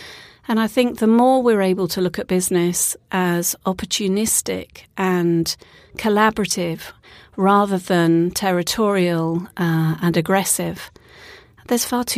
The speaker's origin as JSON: {"language": "English", "country": "United Kingdom", "tie": "born or raised there", "said": "So you probably gather by my accent that I am UK born and bred."}